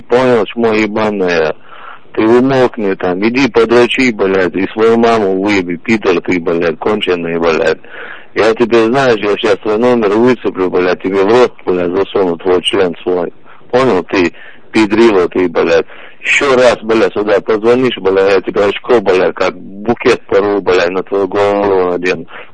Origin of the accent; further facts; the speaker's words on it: Chechnya, Russia; Я чеченец.